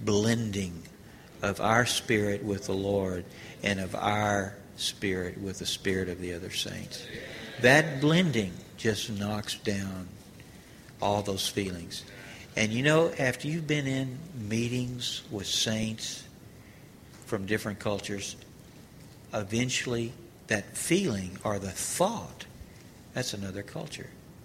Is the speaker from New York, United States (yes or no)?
no; Texas, United States; if you can be one with me being a Texan, you just have a much better chance to be an overcomer